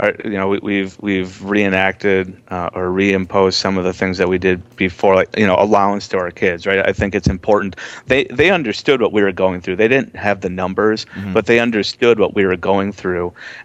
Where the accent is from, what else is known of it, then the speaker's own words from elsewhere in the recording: Minnesota, United States; Minnesota. I knew that was coming.